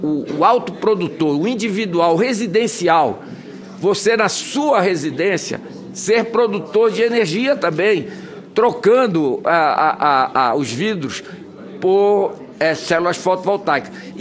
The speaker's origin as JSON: {"language": "Portuguese", "region": "Pará", "country": "Brazil", "said": "como amazônida e como paraense"}